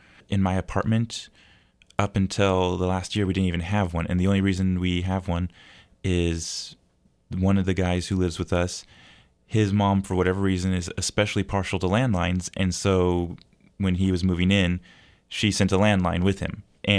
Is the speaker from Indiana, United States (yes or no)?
no; Washington, United States; I guess the best way I could compare it is, I'm from Washington, and so the South is known for hospitality.